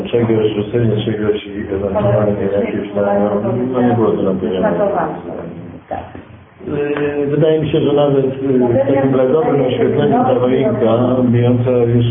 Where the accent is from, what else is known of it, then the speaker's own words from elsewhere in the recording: Kraków, Lesser Poland, Poland; natomiast ja też jestem facetem z Krakowa